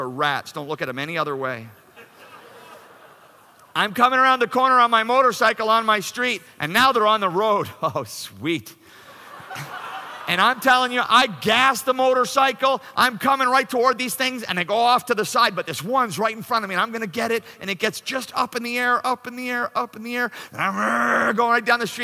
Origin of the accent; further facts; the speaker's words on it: Canada; And I'm from Canada, okay?